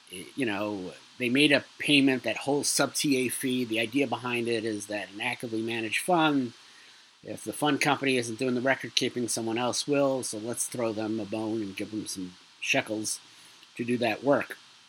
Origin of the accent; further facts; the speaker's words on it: New York City, New York, United States; now in Long Island, United States; I grew up in New York City, obviously 70s, 80s, until 97. It's funny, I kind of lived more than half my life now here in Long Island, and I still consider myself a city kid.